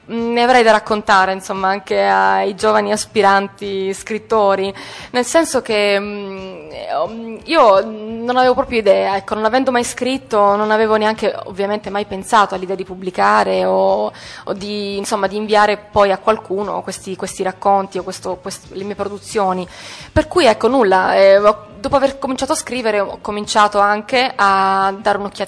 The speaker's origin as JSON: {"language": "Italian", "town": "Taranto", "region": "Apulia", "country": "Italy", "tie": "born or raised there", "said": "l'ho presentato anche a Taranto, nella mia città natale, la settimana scorsa"}